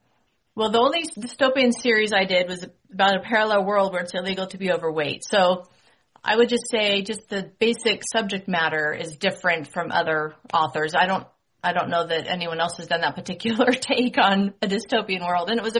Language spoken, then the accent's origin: English; San Jose, California, United States; now in Utah, United States; because that's where I live now. But I'm from California. I, just like Lynette, grew up in San Jose.